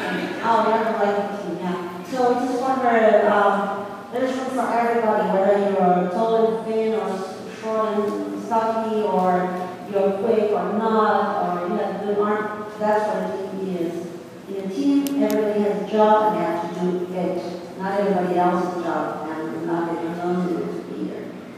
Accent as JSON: {"language": "English", "region": "southern France", "country": "France", "said": "I mean, I come from Southern France, my family comes from the Mediterranean, and there's sort of a European, Southern European feeling"}